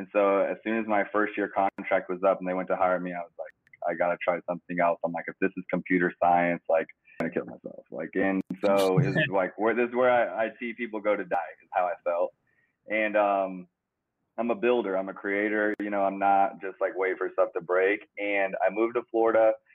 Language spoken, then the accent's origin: English; Kinshasa, DR Congo; I grew up in Africa. Yeah. I was in Congo in the year Kinshasa, Congo in the year 2000.